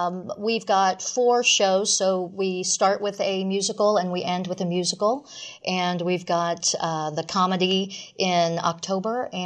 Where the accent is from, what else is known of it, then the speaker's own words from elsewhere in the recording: Jefferson City, Missouri, United States; I'm originally from Jefferson City, and I helped out backstage with Little Theater years ago.